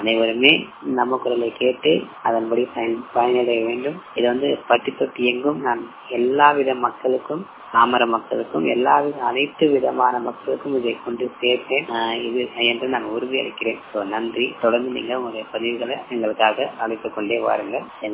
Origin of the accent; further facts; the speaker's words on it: Periyar, Tamil Nadu, India; எங்க ஊருக்குள்ள எங்க சொந்த ஊர் பெரியாறு